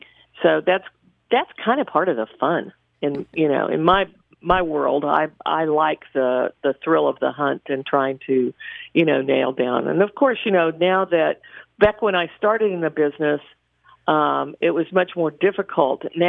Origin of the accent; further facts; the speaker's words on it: Hobbs, New Mexico, United States; You know, growing up in Hobbs when I did, I didn't even know that this existed, that this career existed.